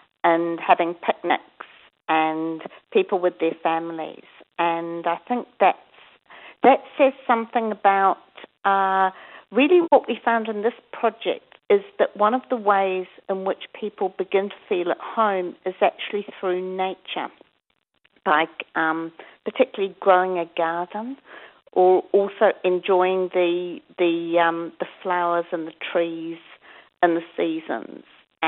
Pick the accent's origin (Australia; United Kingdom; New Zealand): New Zealand; Palmerston North, Manawatū-Whanganui; Yes, I'm from Palmerston North.